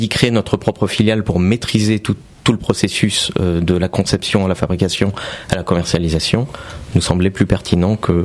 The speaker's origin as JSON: {"language": "French", "town": "Montmorency", "region": "Île-de-France", "country": "France", "tie": "born or raised there", "also_born_or_lived": "Beirut, Lebanon", "said": "je suis né à Beyrouth, mais j'ai grandi à Montmorency."}